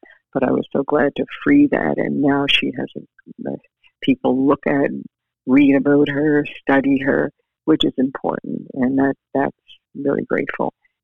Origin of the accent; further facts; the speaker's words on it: Whitney Pier, Nova Scotia, Canada; So this is why I'm very proud to say that I was born and raised in Whitney Pier.